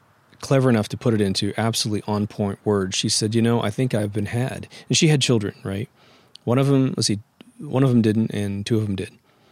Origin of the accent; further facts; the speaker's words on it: Midwest, United States; And it's about my journey through chivalry by growing up in the Midwest.